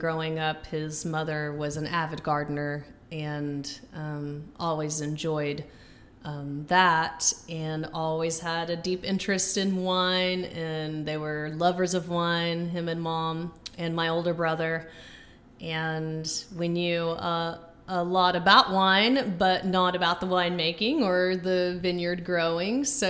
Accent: Bristol, Tennessee, United States; born there; So I was born in Bristol, Tennessee.

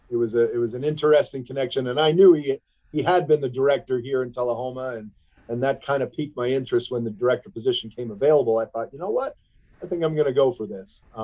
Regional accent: Montreal, Quebec, Canada; born there; it was in between Toronto and Buffalo. I was born in Montreal.

